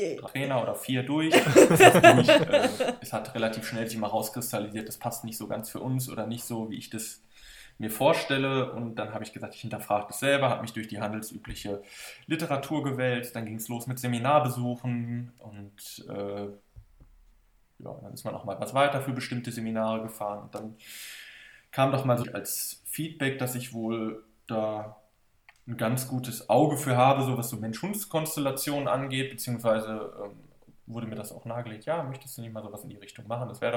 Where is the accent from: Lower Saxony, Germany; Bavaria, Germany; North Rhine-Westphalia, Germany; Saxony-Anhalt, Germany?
North Rhine-Westphalia, Germany; Alpen; ich komme aus dem schönen Alpen am Niederrhein, nicht den Alpen